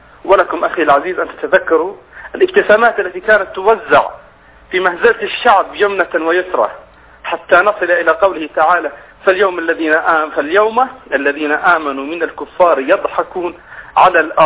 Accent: Daraa, Daraa Governorate, Syria; أنا بداية أنا من درعا لكن لست الآن في درعا

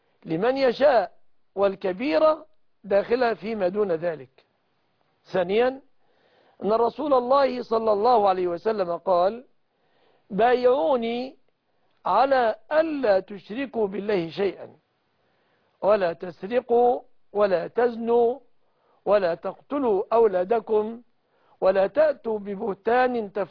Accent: Egypt

